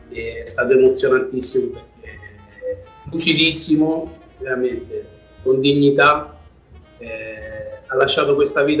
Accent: Rome, Lazio, Italy; Vabbè, essendo romano avrei voluto giocare nella

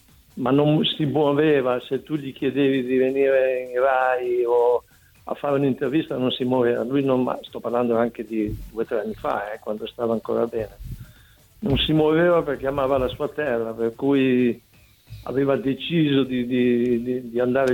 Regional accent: Friuli-Venezia Giulia, Italy; io non sono un bevitore accanito, sono un friulano arrangiato

